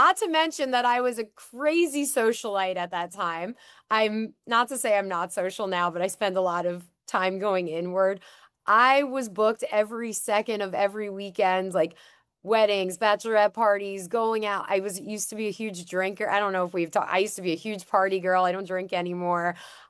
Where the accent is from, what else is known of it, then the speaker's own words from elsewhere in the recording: Long Island, New York, United States; I grew up on Long Island where everything, you know, is very fast-paced, obviously.